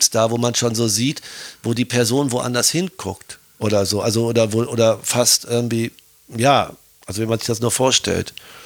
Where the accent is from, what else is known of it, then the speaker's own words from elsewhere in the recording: Germany; now in Austria; ich meine, rede jetzt von mir als Deutscher, als Piefke in Österreich